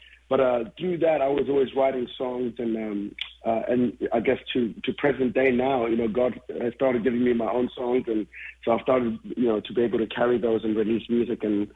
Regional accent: Zimbabwe; Growing up in Zimbabwe, like I said before, there isn't a lot of, music industry there

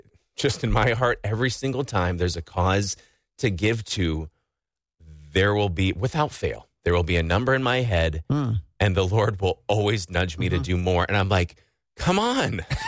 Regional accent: Rice Lake, Wisconsin, United States; And then my hometown, Rice Lake, Dean from Rice Lake, generously giving $100.

